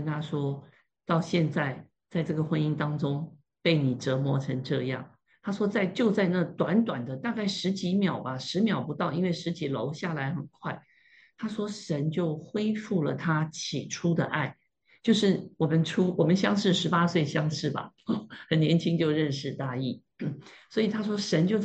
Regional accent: Taiwan; 我们台湾人说就会喵

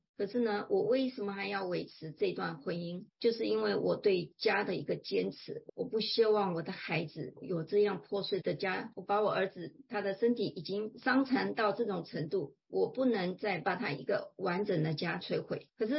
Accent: Taiwan; 我是台湾来的，其实我有传统信仰，我是属于那种觉得是有众天诸佛，

